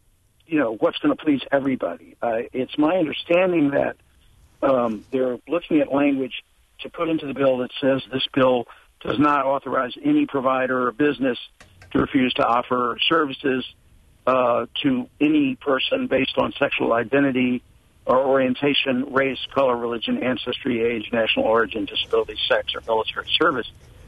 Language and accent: English; Southern United States, United States; born there; I got to say that I'm a Southerner by birth